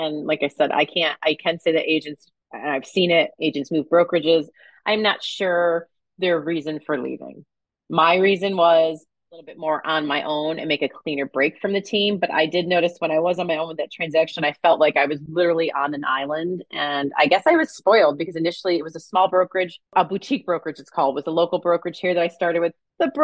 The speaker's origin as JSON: {"language": "English", "region": "New York", "country": "United States", "tie": "born or raised there", "said": "Like if I knew somebody in another state, say my hometown, New York"}